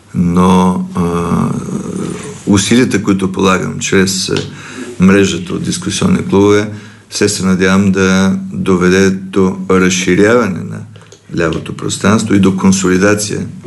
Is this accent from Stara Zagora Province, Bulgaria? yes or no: yes; Stara Zagora, Stara Zagora Province, Bulgaria; Аз идвам от Стара Загора.